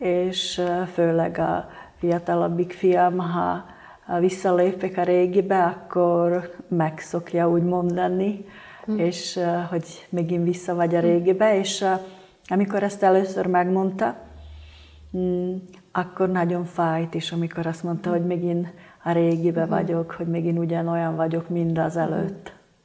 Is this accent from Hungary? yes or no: no; Slovakia; first language Slovak; Hungarian is a second language; Én Szlovákiáról érkezem, ott lakom, és több mint 30 éve hálózatépítéssel foglalkozom. A anyanyelvem szlovák, nem magyar, és a nagyszüleim beszéltek magyarul, és őtőlük tanultam magyarul beszélni.